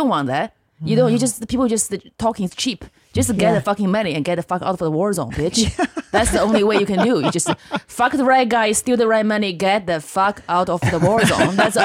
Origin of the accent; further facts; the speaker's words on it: northern China, China; I grew up in China in the 90s. There's the one child policy.